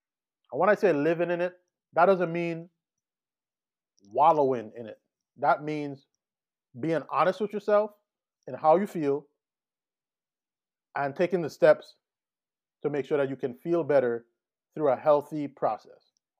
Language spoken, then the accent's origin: English; U.S. Virgin Islands; You know, I'm from the Virgin Islands. I wish I was home right now.